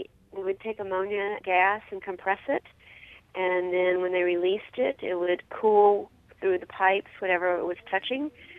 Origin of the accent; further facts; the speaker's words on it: Mississippi, United States; also born or lived in New Orleans; I was looking for a warehouse to live in Mississippi when I moved back there from New Orleans and couldn't find one. We had the old ice plant, and my uncle had it as an office